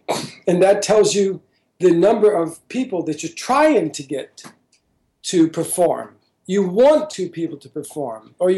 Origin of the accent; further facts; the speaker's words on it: New York City, New York, United States; moved away as an adult; now in Sweden; I live in Sweden now, but I'm from New York City. I've lived in Sweden now almost 13, 14 years, something like that.